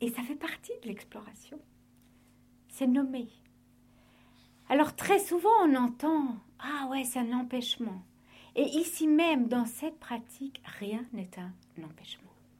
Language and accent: French; Switzerland; En tant que petite Suissesse, c'est clair qu'on aime ça.